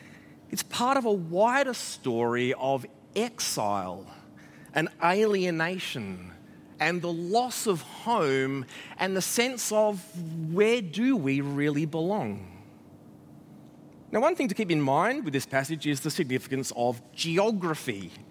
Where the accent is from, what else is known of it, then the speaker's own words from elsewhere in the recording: Adelaide, South Australia, Australia; moved away as an adult; Now, I grew up in Adelaide. Actually, I grew up in Panorama, just up the hill here. When I was 16, I moved just across the road, the other side of South Road, into St. Mary's. So, in a way, I'm very much a local boy.